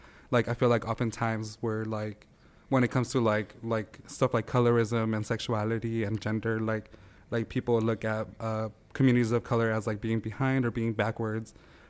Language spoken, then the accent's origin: English; California, United States; I grew up, I was like born in San Jose and I grew up in California. I've like never left Northern California. I've lived in Northern California all of my life.